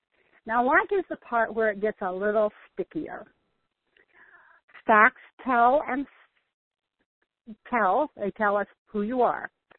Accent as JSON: {"language": "English", "region": "the South", "country": "United States", "said": "I was raised in a home where everybody was very respectful. I came from the South. So I still say, yes, ma'am, no, sir."}